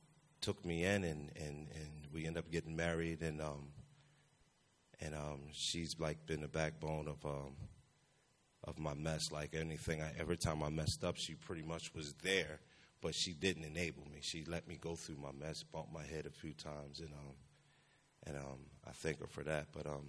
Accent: Baltimore, Maryland, United States; I'm 45 years old. I'm from Baltimore City, and I'm the youngest out of six.

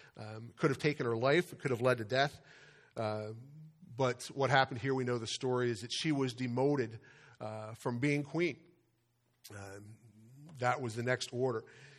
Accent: Delaware, United States; my home state, Delaware, Miss America crown went to Miss Delaware.

